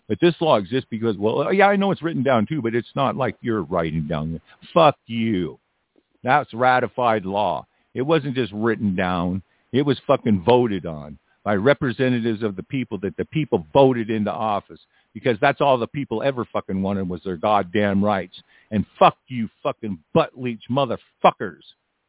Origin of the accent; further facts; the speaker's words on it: United States; yeah, I'm an American national, whip that card out